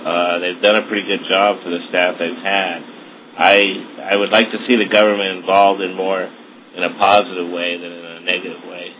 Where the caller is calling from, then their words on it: California, United States; Yeah, right now I'm calling from California